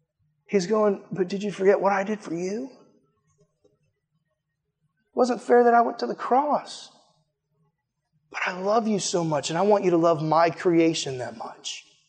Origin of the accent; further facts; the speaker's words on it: Massachusetts, United States; he does not like that I'm from Cape Cod, and he lets me know.